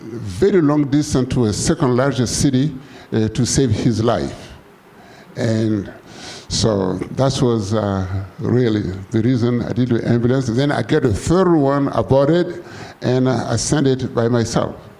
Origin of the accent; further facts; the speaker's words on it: Burkina Faso; I thought to myself, I say, one day, I'm gonna buy an ambulance to bring to my hometown.